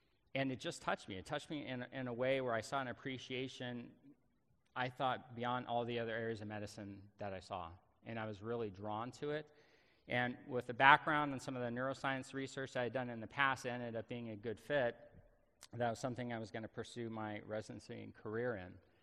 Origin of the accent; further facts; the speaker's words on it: Tustin, California, United States; I grew up in Orange County. I actually remember Orange County when there were orange groves at one time. Grew up in Tustin